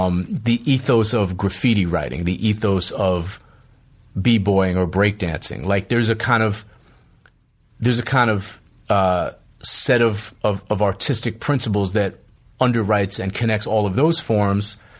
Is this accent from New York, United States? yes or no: no; Boston, Massachusetts, United States; I grew up in Boston, which is a very segregated city